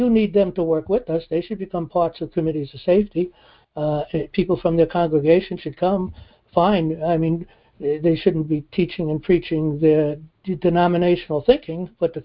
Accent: New York City, New York, United States; I come from New York City, so we know him down in New York City.

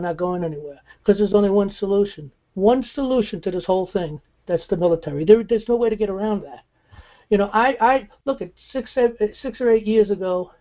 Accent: New York City, New York, United States; I come from New York City, so we know him down in New York City.

